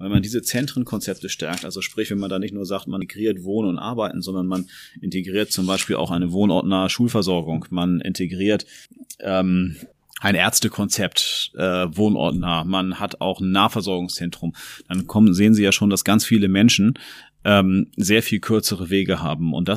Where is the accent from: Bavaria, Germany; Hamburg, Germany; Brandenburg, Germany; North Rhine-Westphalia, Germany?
Hamburg, Germany; Also ich bin in Jenfeld aufgewachsen in Hamburg